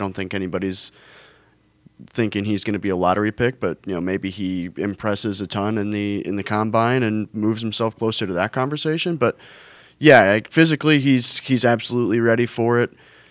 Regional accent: St. Louis, Missouri, United States; I'm a St. Louis sports fan. I'm from St. Louis.

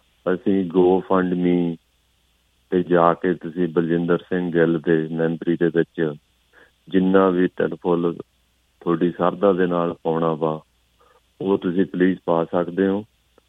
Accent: Jhamat, Punjab, India; ਨੌਜਵਾਨ ਸਾਡੇ ਪਿੰਡ ਦਾ, ਪਿੰਡ ਝਮੰਟ ਜ਼ਿਲ੍ਹਾ ਲੁਧਿਆਣੇ ਤੋਂ ਸੀਗਾ

